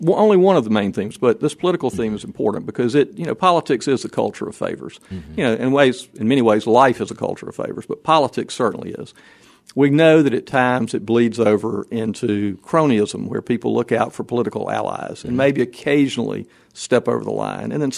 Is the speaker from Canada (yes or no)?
no; South Carolina, United States; the tobacco culture of growing up in South Carolina, small towns, the South Carolina coast, being a journalist covering politics in South Carolina when I was young